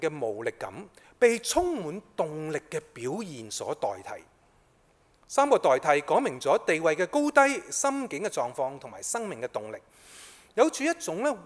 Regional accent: Hong Kong; 这些都刻画了不少我们香港人心灵贫穷的情况

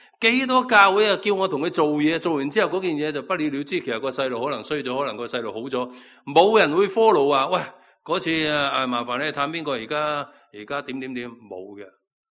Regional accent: Chaozhou, Guangdong, China; 我们潮州人很喜欢做生意，什么都做生意的，不喜欢打工的。

